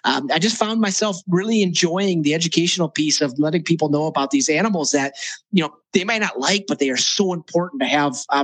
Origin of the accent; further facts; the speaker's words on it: Cleveland, Ohio, United States; I was at a little science center in Cleveland, Ohio, which is my hometown.